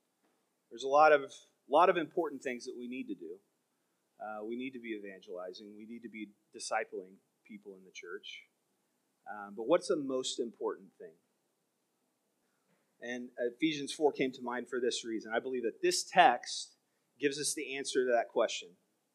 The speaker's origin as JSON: {"language": "English", "town": "Hutchinson", "region": "Kansas", "country": "United States", "tie": "born or raised there", "said": "So I grew up in Hutchinson, just down the road."}